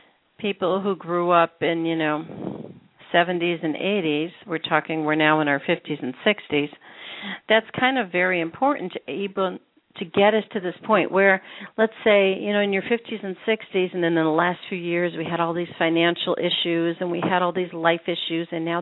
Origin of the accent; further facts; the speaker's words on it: the South, United States; I always say I'm from the South